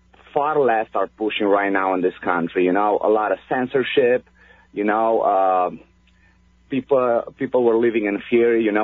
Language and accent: English; Romania; now in Michigan, United States; I live in Michigan, and I'm originally from Romania.